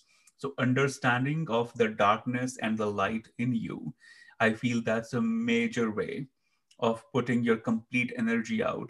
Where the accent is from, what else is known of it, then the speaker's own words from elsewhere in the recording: India; growing up in India, in a very small town of the Himalaya mountains, I was surrounded with Tantra temples, the goddess temples